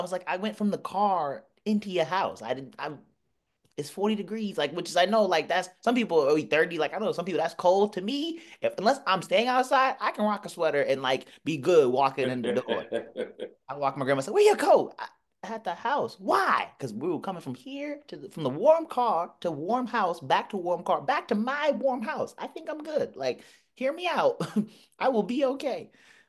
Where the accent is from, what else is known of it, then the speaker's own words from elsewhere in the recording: Massachusetts, United States; I don't care if I'm from Massachusetts.